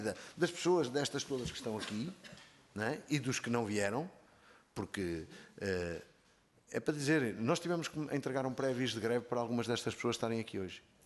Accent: Viseu, Portugal; porque sou do distrito de Viseu, falo mais de Mortágua porque é do meu distrito

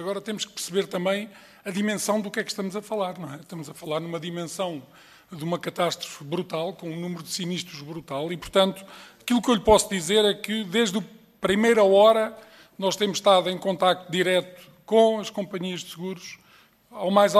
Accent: Leiria, Portugal; Eu sou do Distrito de Leiria

